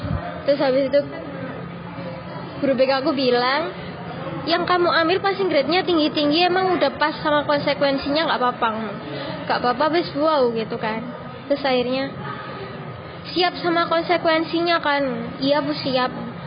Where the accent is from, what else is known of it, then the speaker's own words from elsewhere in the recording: Malang, East Java, Indonesia; Nah, cari-cari ternyata aku kan dari Malang, terus cari ternyata Fakultas Psikologi itu ada di UB, di UM, sama di Muhammadiyah.